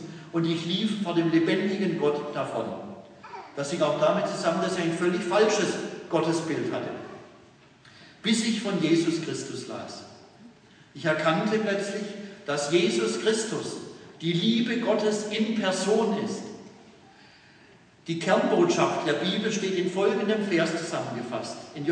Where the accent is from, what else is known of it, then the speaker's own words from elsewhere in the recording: Pforzheim, Baden-Württemberg, Germany; Ich bin ja gebürtiger Pforzheimer und bin hier aufgewachsen.